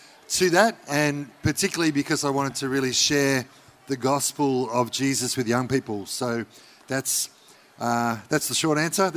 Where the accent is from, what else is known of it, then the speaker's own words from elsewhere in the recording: Canberra, Australian Capital Territory, Australia; and I come from Canberra because somebody has to. So all the Canberrans, I love you guys. So I grew up in Canberra.